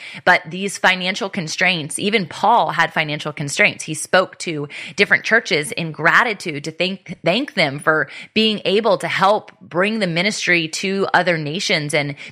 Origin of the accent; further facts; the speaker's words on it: Virginia Beach, Virginia, United States; My hometown is technically Virginia Beach, but we're only a stone throw away.